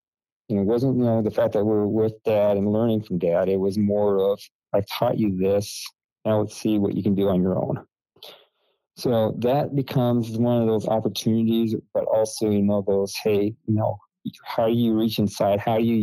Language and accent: English; North Dakota, United States; I grew up in North Dakota. North Dakota is cold. It's like snows 9 months out of the year.